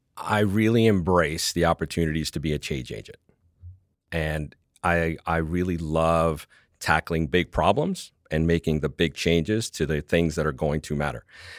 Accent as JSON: {"language": "English", "region": "New York", "country": "United States", "said": "which is why I love being a New Yorker"}